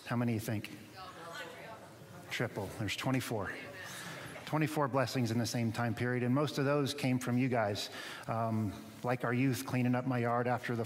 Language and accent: English; Florida, United States; So I grew up in Citrus County, left home when I was 17 to go to college in Clearwater.